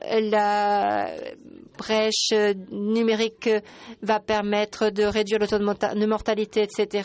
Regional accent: Botswana; je suis du Botswana.

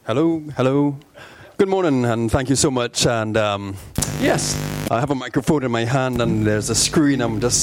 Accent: Trinidad & Tobago; I'm from Trinidad and Tobago.

